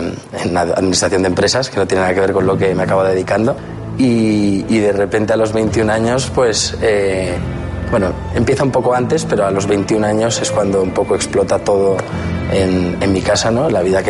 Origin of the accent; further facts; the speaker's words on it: Madrid, Community of Madrid, Spain; yo soy un chico de Madrid